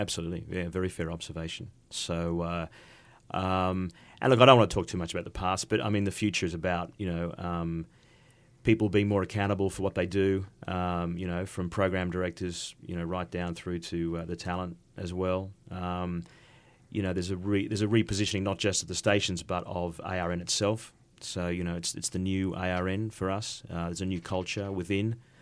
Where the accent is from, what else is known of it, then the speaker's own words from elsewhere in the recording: Australia; As a Australian who went over there, I thought, well, it was all the United Kingdom